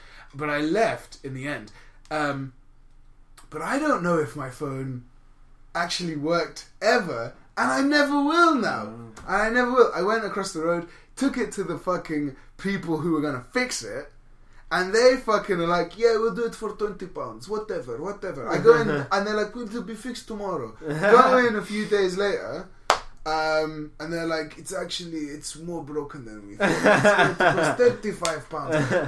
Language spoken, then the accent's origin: English; England, United Kingdom; Because I'm an English cunt.